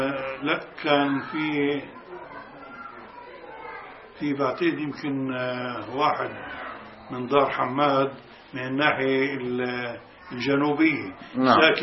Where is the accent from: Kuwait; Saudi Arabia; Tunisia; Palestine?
Palestine; moved away; هلأ أنا بعد ما طلعنا من فلسطين سنة 48.